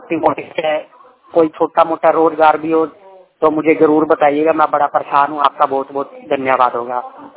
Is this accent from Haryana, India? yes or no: yes; Kurukshetra, Haryana, India; मैं 100% ब्लाइंड हूँ और मेरा शहर कुरुक्षेत्र है।